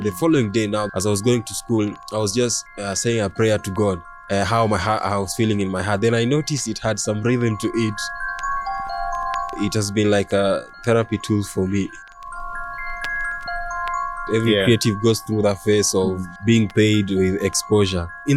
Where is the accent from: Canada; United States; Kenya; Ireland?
Kenya; born there; I'm Kenyan by birth, maybe Ugandan by faith.